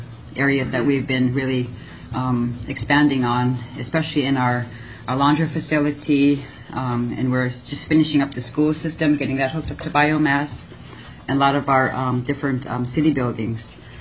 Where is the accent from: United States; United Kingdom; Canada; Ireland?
United States; Tanana, Alaska; what it's like living out in rural Alaska. I've lived there all my life, born and raised in Tanana